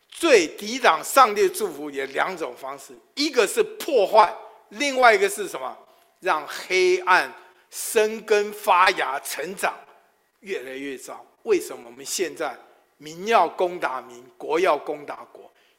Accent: Taiwan; 因为他湖南人，我台湾长大，他讲话的口音湖南口音我根本听不懂

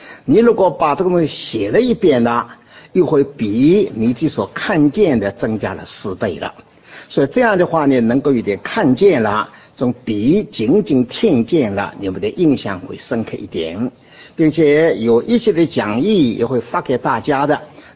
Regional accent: Shanghai, China; accent: Shanghai Mandarin; 因为我是在上海长大的，所以我的国语不太准确，是上海的国语

